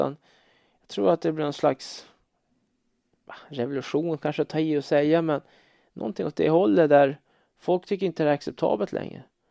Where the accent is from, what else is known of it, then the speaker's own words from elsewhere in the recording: Sweden; jag menar som svensk, jag menar, man kan ju inte bara ta en hund på gatan och adoptera den.